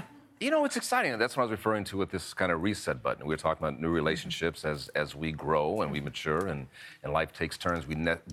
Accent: Virginia, United States; I mean, I grew up primarily in Virginia. My dad was in the military. He's a retired Army colonel himself.

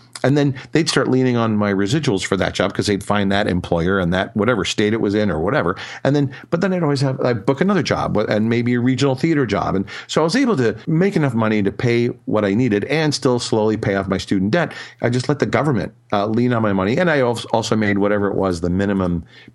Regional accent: Michigan, United States; they had no idea I was from Michigan

